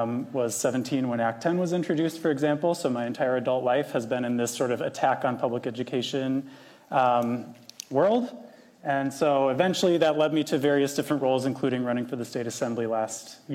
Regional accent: Eau Claire, Wisconsin, United States; I was born and raised in Eau Claire. I actually have a lot of extended family in Madison, and I worked in public schools in Wisconsin for 2 years. When I did that, it was the 2 years of my life that I lived in Madison

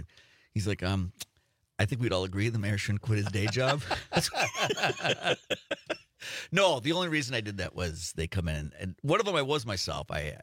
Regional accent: Two Rivers, Wisconsin, United States; born or raised there

